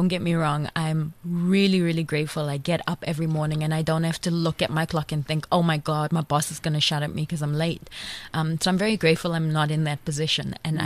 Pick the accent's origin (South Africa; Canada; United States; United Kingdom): South Africa; I am from South Africa. This is where I'm from. So coming back here was it was very natural for me because I was home